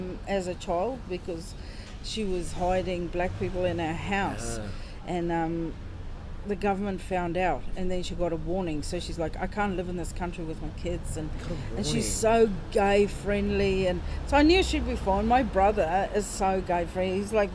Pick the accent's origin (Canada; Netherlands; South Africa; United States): South Africa; growing up in South Africa, where we had civil unrest the whole time